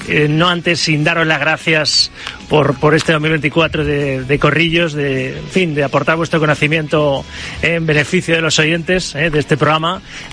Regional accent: Valencian Community, Spain; Este 2024, en lo que a los valencianos, si soy valenciano, se refiere, pues se puede ir ya yendo rápido, ¿verdad?

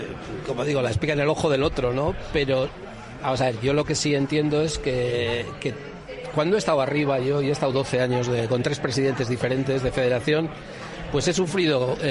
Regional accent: Busturia, Basque Country, Spain; now in Vitoria, Spain; porque yo, a pesar de que vivo en Vitoria, soy de Busturia

